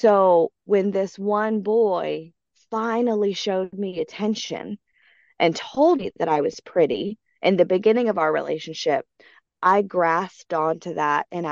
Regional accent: United States; I still live where all of these things took place. I stayed in my hometown. And so I remember being at the public library, and I was so excited to see him. We had gone, after school to just go study together. And as a Mexican American, we have extra hair.

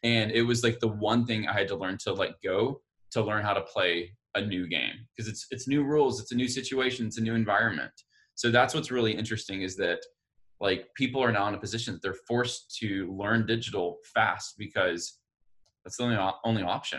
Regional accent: Montgomery, Alabama, United States; I am from Montgomery, Alabama, and I was raised with this whole idea

